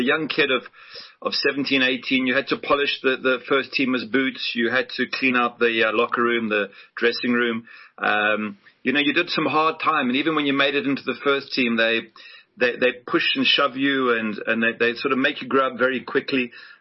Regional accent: South Africa; also born or lived in England; now in Florida, United States; Yeah, no, we came at about 6 years of age. So, I mean, I'm basically South African in the sense that I grew up there and I see myself as South African. But obviously I was entitled to play for England, you know, due to my birth.

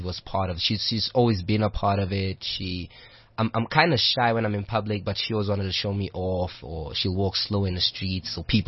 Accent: Kliptown, Gauteng, South Africa; I grew up in Cliptown more with my mother, so... Cliptown, like you were saying, it's more tight-knit.

